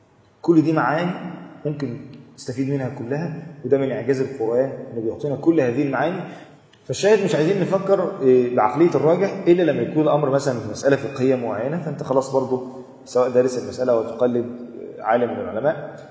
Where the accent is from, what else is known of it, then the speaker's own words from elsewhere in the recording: Egypt; وتعرف الروتين أصلا عندنا في مصر،